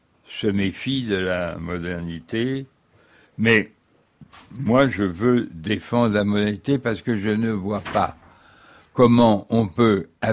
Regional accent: Paris, Île-de-France, France; Quand j'étais gamin, je vivais dans Paris occupé

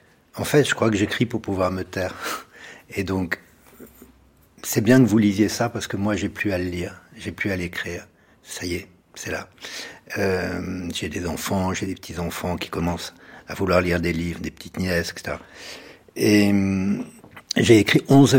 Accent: Bordeaux, Nouvelle-Aquitaine, France; also born or lived in Nice; Donc je suis né à Nice, mais c'est quasiment un faux aussi, parce que 5 jours après, je suis à Bordeaux, dans la banlieue bordelaise.

